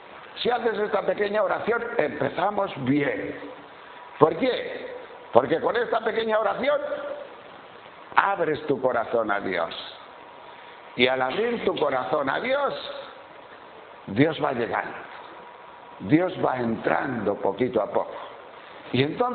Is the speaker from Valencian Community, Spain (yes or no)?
no; Madrid, Community of Madrid, Spain; perdonad que soy de Madrid